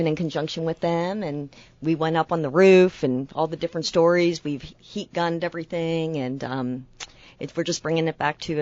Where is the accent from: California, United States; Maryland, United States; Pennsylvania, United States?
Pennsylvania, United States; Pittsburgh; now in Plano, United States; I lived in Pennsylvania probably for 20-some years, so the other 20-some over in Texas.